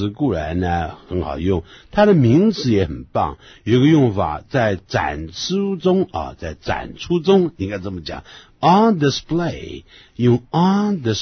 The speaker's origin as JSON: {"language": "Chinese", "country": "China", "said": "我们用这个词，常常我们中国人在用的时候会用错。"}